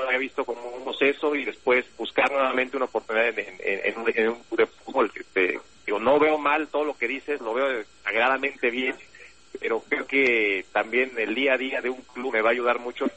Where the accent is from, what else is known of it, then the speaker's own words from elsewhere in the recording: Mexico; como técnico mexicano